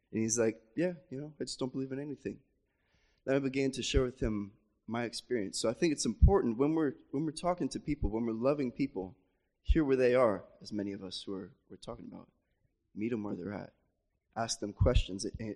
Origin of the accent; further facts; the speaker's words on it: Florida, United States; I'm from Florida, America.